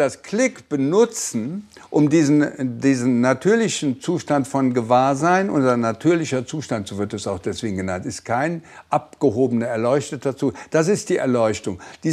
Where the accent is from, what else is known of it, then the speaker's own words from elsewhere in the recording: Cologne, North Rhine-Westphalia, Germany; Ich komme ja aus Köln.